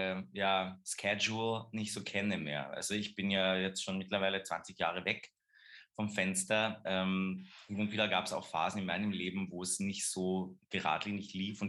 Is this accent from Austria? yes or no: yes; Keutschach, Carinthia, Austria; Ich bin am Land aufgewachsen in Kreutschach